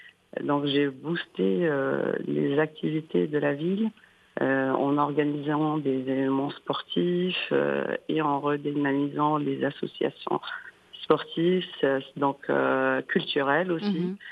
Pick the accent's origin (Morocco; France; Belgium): Morocco; Casablanca, Casablanca-Settat; moved away as an adult; j'ai eu mon bac et j'ai quitté Casablanca pour mes études en communication des entreprises avant de revenir m'installer dans mon pays adoré.